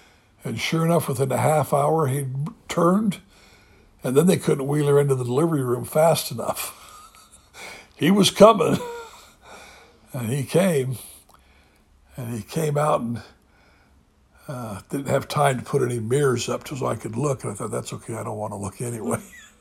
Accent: Salt Lake City, Utah, United States; As a kid growing up on Sunday nights in Salt Lake City, Kennecott always sponsored a good family movie.

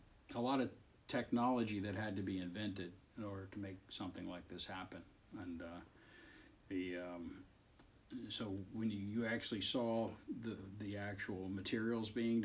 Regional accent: Columbus, Ohio, United States; Well, I was a young boy growing up in Columbus. I was living on the west side

